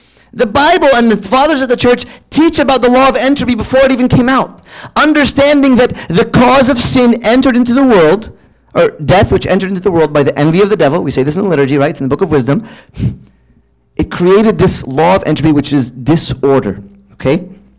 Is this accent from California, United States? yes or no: yes; California, United States; also born or lived in Virginia; Okay, so I'm from California, and when I moved to Virginia, we have this wonderful thing called ticks